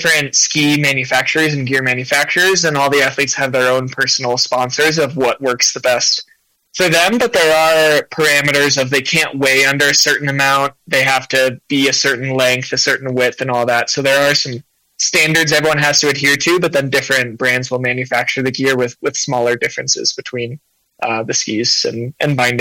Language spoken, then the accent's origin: English; Rockford, Illinois, United States; In Rockford, Illinois, yeah, as a big Cubs fan listening to games on WGN.